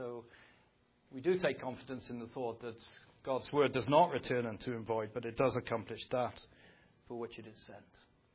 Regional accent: Wales, United Kingdom; that is because of the experience of growing up in Wales.

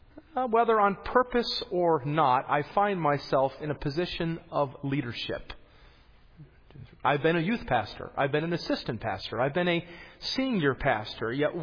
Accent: Rocky Mountains, United States; I was born and raised in the Rockies, and I love backpacking.

